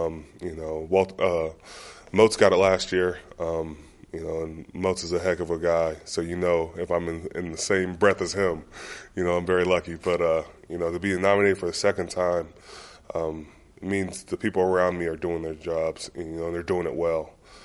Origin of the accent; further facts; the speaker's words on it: Pittsburgh, Pennsylvania, United States; born there; You know, I was born in Pittsburgh. I lived here about 6 or 7.